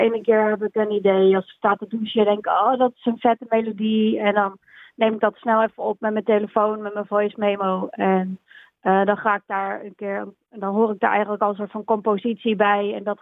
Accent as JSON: {"language": "Dutch", "town": "Groesbeek", "region": "Gelderland", "country": "Netherlands", "lives_now": "Haarlem, Netherlands", "said": "Maar dat voel ik ook in Groesbeek, waar ik vandaan kom, waar mijn familie nog steeds woont. En dat voel ik ook hier in Haarlem."}